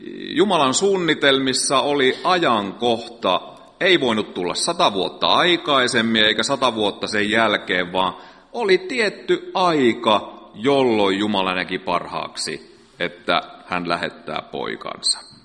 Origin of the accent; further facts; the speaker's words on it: Alajärvi, South Ostrobothnia, Finland; now in Seinäjoki, Finland; Mä siis Seinäjolla asun nykyään. Mä oon muuttanut Alajärveltä 95 pois nuorena poikana, mutta kyllä mä edelleen alajärveläinen enemmän on identiteetiltäni kuin seinäjokelainen.